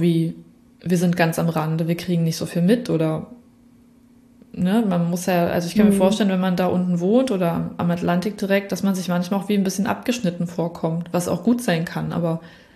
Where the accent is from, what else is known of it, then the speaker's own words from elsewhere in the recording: Berlin, Germany; Kindheit in Berlin als sehr, als ja, irgendwie war es absolut ruhig damals in Prenzlberg, in Prenzlauer Berg, also wo ich aufgewachsen bin.